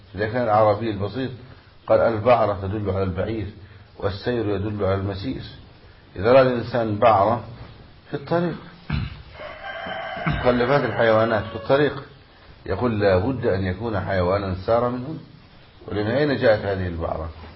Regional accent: Egypt; لذلك المثل اللي عندنا في مصر عقلك في رأسك تعرف خلاصك

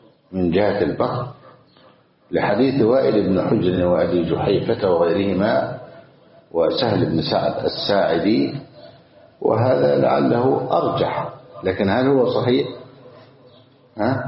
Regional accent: Egypt; من عندنا في مصر

